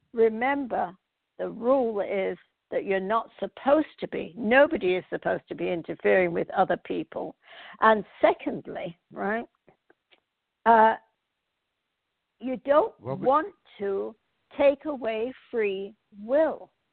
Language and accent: English; England, United Kingdom; I came from England, and I don't, which was always a multiracial society. And I was born at the end of, you know, the old British Empire